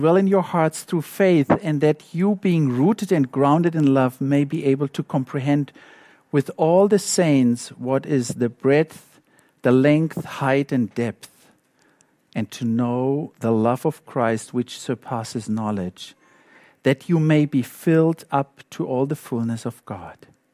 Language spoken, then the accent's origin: English; South Africa; English is a second language; Sorry that I say it so often, but I'm South African and we repeat things.